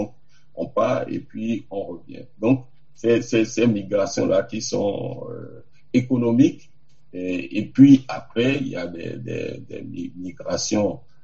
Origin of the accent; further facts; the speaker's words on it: South Benin, Benin; je prends le cas du sud du Bénin, on est venu d'Adiatado, chez moi. Donc, on est venu du Togo, quelque part du Togo.